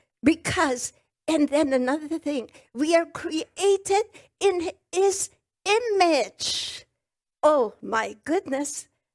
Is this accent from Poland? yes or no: yes; Poland; born there; English is a second language; I was born in Poland, and my parents were farmers.